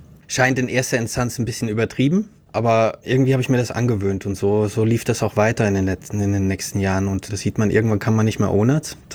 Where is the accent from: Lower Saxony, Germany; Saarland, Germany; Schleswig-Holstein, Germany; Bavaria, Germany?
Saarland, Germany; now in Groningen, Netherlands; Ursprünglich komme ich aus dem Saarland.